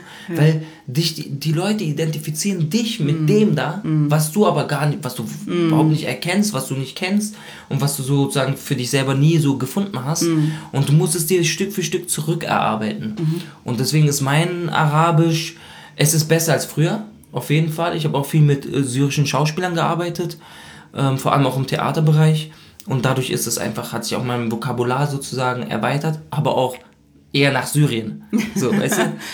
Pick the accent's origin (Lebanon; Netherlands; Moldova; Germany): Lebanon; South Governorate; Und wir kommen aus dem Süden.